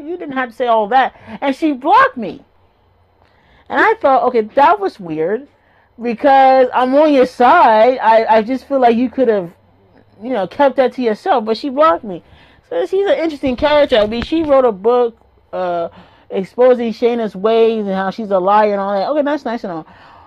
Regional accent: Philadelphia, Pennsylvania, United States; Yeah, I'm from Philly.

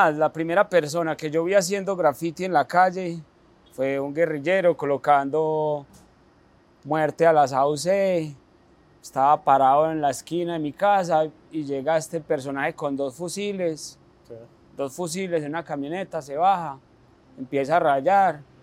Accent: Medellín, Antioquia, Colombia; Nacido y criado en la Comuna 13, un sector de la ciudad.

